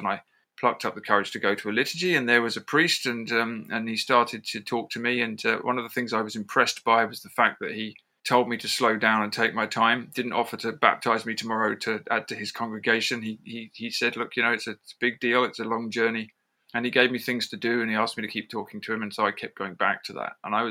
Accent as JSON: {"language": "English", "region": "England", "country": "United Kingdom", "lives_now": "Ireland", "said": "So I'm English, so I suppose culturally it would make sense for me to be Anglican. I live in Ireland, so it would be easiest to be Catholic."}